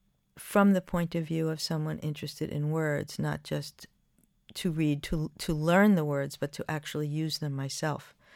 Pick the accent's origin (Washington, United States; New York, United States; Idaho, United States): New York, United States; born there; that I'm a lesbian, that I was born in New York, that I love Lorca.